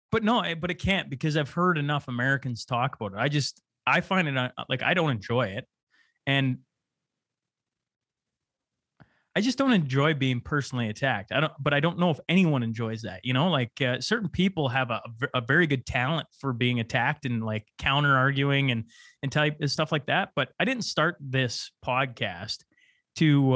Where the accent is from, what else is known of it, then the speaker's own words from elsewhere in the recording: Canada; I traveled the world as a Canadian. I was very proud to be Canadian.